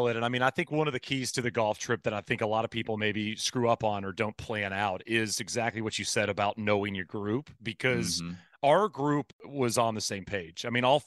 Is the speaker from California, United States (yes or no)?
no; Texas, United States; because I grew up in Texas, and Texas is not considered the South, which is really weird.